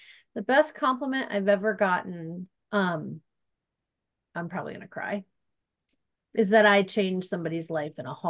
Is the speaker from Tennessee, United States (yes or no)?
no; Milwaukee, Wisconsin, United States; Milwaukee, Wisconsin.